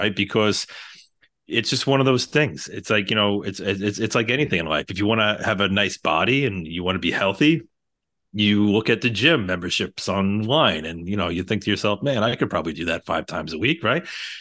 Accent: New York, United States; I'm born and raised in New York. I don't know if you could hear it in the accent at all, but as a New Yorker, I appreciate talking to people that actually know where Mineola is.

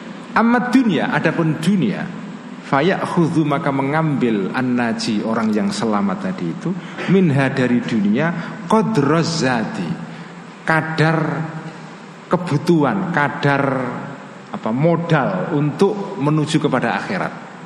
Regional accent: Java, Indonesia; Karena saya orang Jawa.

